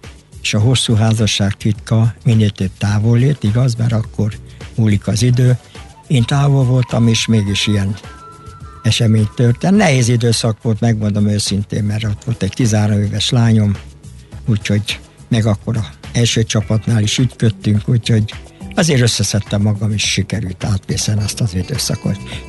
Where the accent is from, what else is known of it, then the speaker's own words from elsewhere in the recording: Budapest, Hungary; Én pesti gyerek vagyok, én is tudom, hogy mit kell megdolgozni.